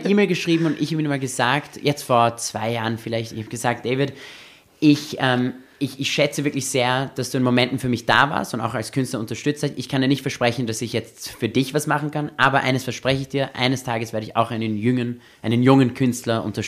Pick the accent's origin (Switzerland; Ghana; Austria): Austria; ich bin auch in Österreich aufgewachsen